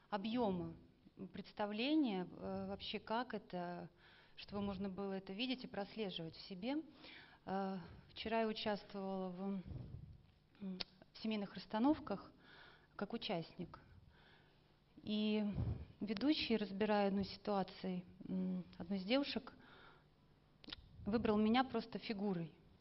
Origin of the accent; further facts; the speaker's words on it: Riga, Latvia; я из Риги.